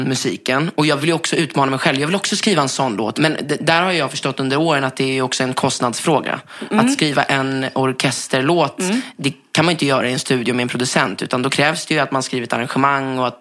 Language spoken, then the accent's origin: Swedish; Danderyd, Stockholm County, Sweden; born there; Jag föddes på Danderyds sjukhus 14 september med min mor och min gudmor Susanne.